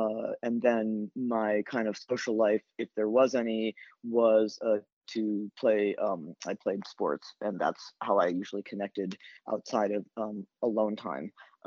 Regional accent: Elkhart, Indiana, United States; Growing up in Elkhart, I grew up in primarily an Italian family. My mom's a first generation Italian, and so and that had the strongest influence.

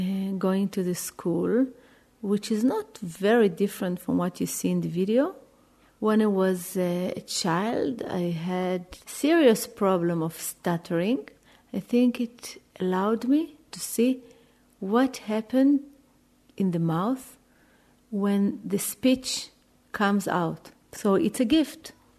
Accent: Jerusalem, Jerusalem District, Israel; born there; English is a second language; I was born in Jerusalem.

